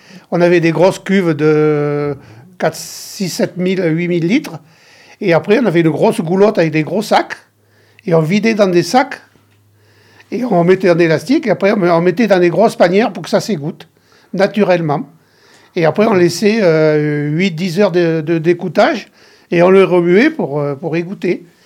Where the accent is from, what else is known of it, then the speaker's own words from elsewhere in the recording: Saint-Léon-sur-l'Isle, Nouvelle-Aquitaine, France; born there; Bon, mais moi je suis né à Saint-Léon-sur-l'Île et donc j'ai connu ma femme sur Chanterac, qui habitait à Chanterac, et donc je me suis marié à Chanterac, j'ai bâti à Chanterac et je finirai ma vie à Chanterac.